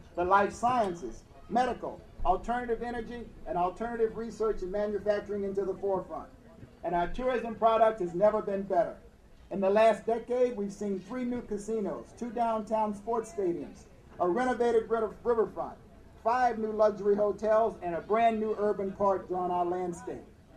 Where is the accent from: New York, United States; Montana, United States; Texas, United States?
Texas, United States; Where is that? Texas. Yes, my home state, Texas.